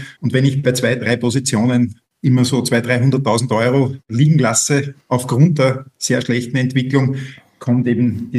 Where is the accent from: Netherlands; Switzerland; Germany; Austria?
Austria; Linz, Upper Austria; Ich komme aus Linz